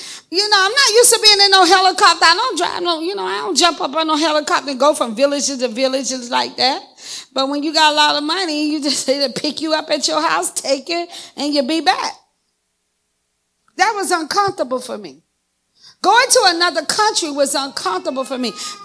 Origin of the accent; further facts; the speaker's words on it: Nigeria; So if you're Nigerian, I'm Nigerian, so we're comfortable.